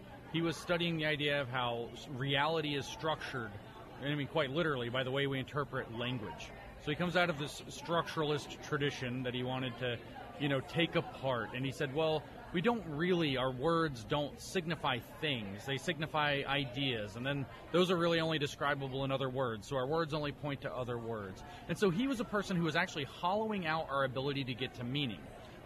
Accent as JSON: {"language": "English", "region": "Tennessee", "country": "United States", "tie": "born or raised there", "said": "I grew up in East Tennessee and I decided near the end of my time in high school I wanted to be a physicist."}